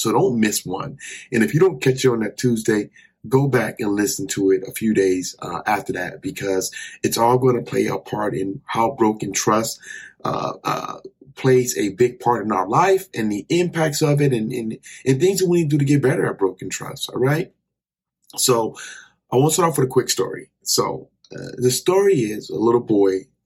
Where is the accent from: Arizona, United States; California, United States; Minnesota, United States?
Arizona, United States; And I'm a native from Arizona. And so I've went through the hard summers